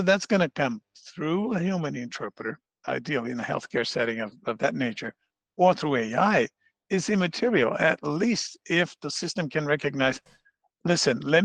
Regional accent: Brazil; English is a second language; I'm Brazilian, by the way, when they asked me, where are you from? I said, well, I'm Brazilian.

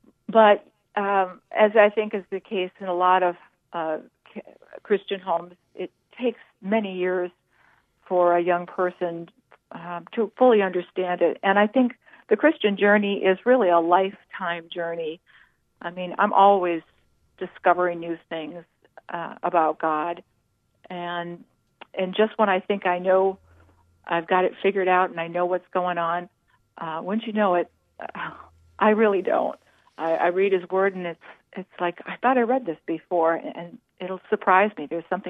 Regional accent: St. Paul, Minnesota, United States; Well, I grew up in St. Paul, Minnesota.

